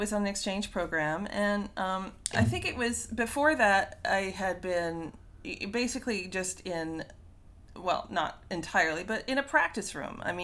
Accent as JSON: {"language": "English", "country": "Canada", "said": "I'm Canadian, so we had the CBC."}